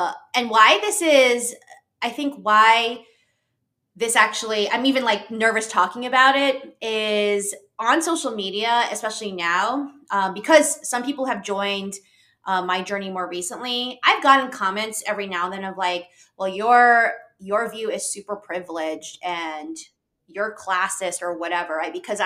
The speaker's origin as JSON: {"language": "English", "country": "Philippines", "said": "And so I'm Filipino."}